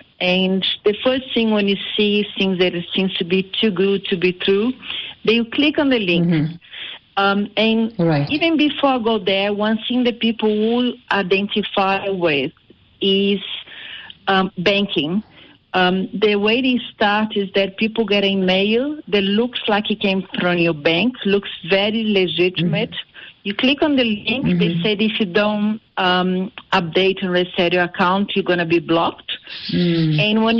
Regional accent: Rio de Janeiro, Brazil; now in Johannesburg, South Africa; I'm from Rio, though I've been in South Africa.

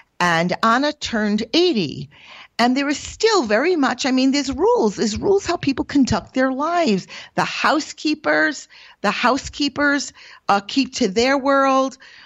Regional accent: Jerusalem, Jerusalem District, Israel; So I was there, and because I came from Jerusalem, I was like a rock star.

